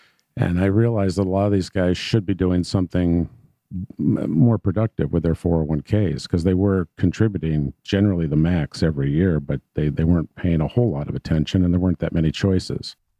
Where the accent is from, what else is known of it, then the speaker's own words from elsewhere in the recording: Binghamton, New York, United States; IBM, Coke, and GE were all in the town that I grew up in Binghamton.